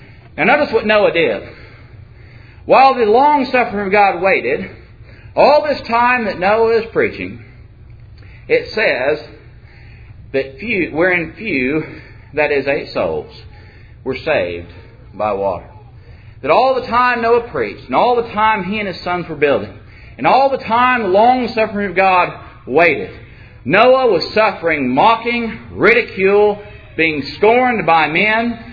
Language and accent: English; Texas, United States; Dear friends, I'm from Texas.